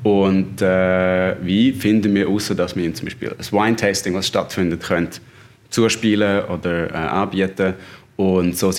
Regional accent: Flims, Graubünden, Switzerland; wir sind aus Flims, also beide aus Graubünden

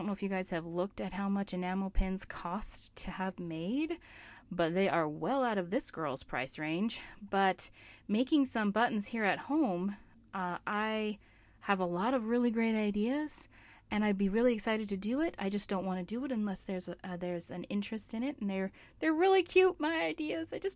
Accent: Alaska, United States; I'm a knitter, crafter, mental health therapist, and explorer of my home state of Alaska.

